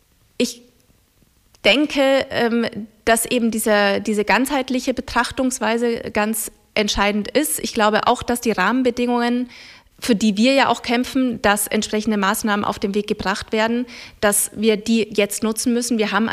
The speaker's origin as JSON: {"language": "German", "region": "Bavaria", "country": "Germany", "said": "mein Zuhause, wo ich herkomme aus Mittelfranken. Meine Eltern haben dort ein Haus, meine Mutter lebt da auch immer noch, meine Schwester lebt"}